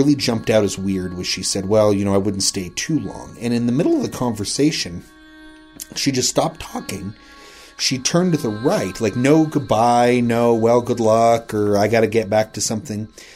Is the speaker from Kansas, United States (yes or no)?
no; Rawlins, Wyoming, United States; we're from Rawlins